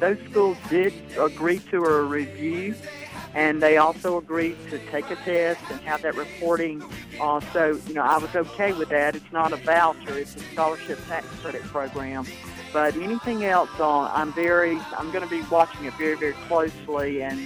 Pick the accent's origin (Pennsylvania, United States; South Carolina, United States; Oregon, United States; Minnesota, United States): South Carolina, United States; Saluda; I grew up in Saluda, went to Lander right there, so I'm very familiar with all the folks here in the Greenwood area